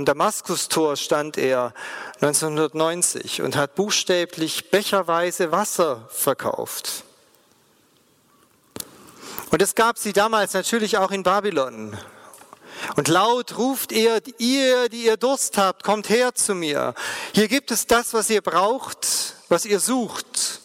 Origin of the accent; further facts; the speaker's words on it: Friedrichshafen, Baden-Württemberg, Germany; in meiner Heimat in Friedrichshafen